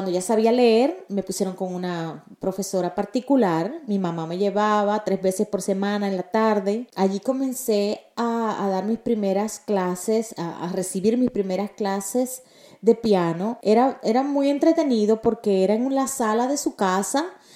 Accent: Cuba; born there; moved away as an adult; also born or lived in Ecuador; yo nací en Cuba, pero a los 20 años yo me mudé para Ecuador. Estuve en Ecuador viviendo pues 27 años y hace unos 8 o 9 años que estamos aquí.

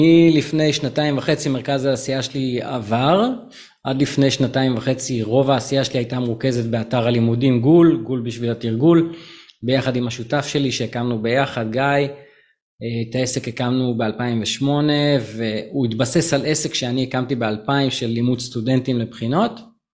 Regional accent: Tel Aviv, Tel Aviv District, Israel; גדלתי בשכונת מצוקה, אז החיים היו לי ממש קשים בילדות

